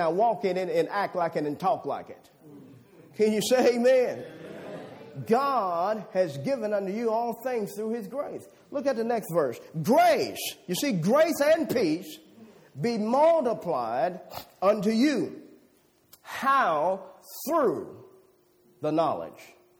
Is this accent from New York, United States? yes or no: no; Louisiana, United States; I'm a southerner from Louisiana. You can tell that.